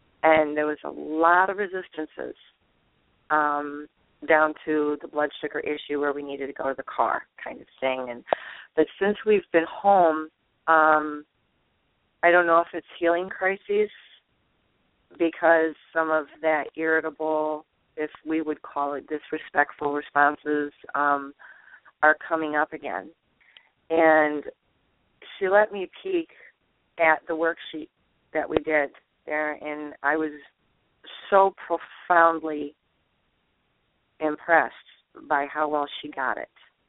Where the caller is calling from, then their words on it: Indiana, United States; calling from Indiana.